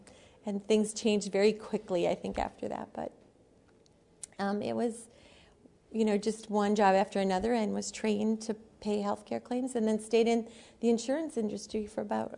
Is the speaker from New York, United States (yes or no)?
no; Milwaukee, Wisconsin, United States; Milwaukee. I was born and raised in Milwaukee.